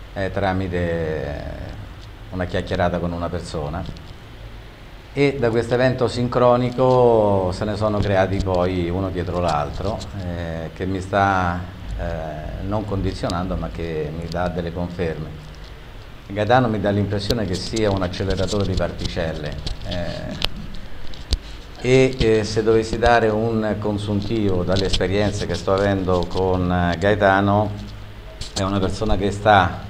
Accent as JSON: {"language": "Italian", "town": "Genoa", "region": "Liguria", "country": "Italy", "said": "vengo da Genova."}